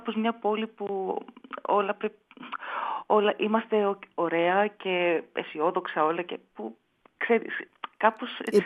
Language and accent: Greek; Thessaloniki, Central Macedonia, Greece; μου αρέσει πάρα πολύ η Θεσσαλονίκη που έχει έτσι μια... Πέρα ότι είναι η πόλη μου και την αγαπώ